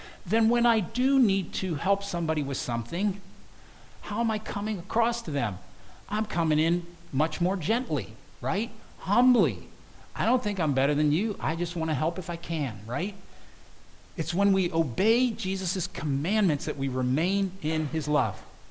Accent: United States; This is not how I think. I'm an American, I'm an individual.

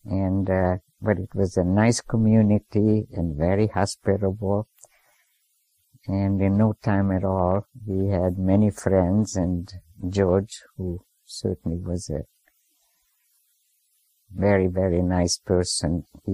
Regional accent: Budapest, Hungary; also born or lived in Albany, United States; I was city girl and way back from where I was from Budapest, and then eventually Albany, New York, which I loved.

